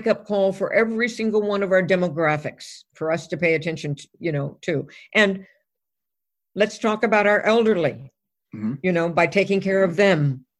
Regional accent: Texas, United States; I'm originally from Texas

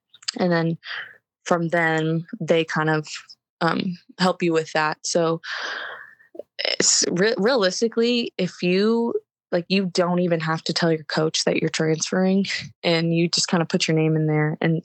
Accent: Ventura, California, United States; one, they're very close to where I live. My hometown is in Ventura. So super close.

